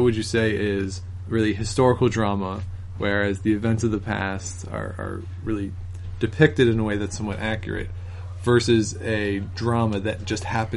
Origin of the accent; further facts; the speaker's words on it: Georgetown, Ontario, Canada; coming at you today nearly live from Georgetown, Ontario, my hometown.